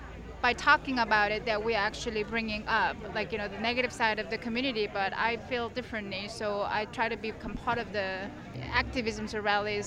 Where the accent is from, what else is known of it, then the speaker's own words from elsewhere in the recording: New York, United States; now in Bloomington, United States; you know, we are from New York and from a little liberal part of the country. Moving to Indiana, we were a little nervous because of the history of the states